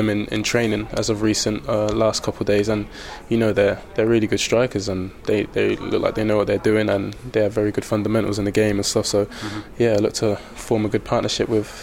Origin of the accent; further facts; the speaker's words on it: Oxford, South East England, United Kingdom; Born and raised in Oxford, so Reading weren't too far.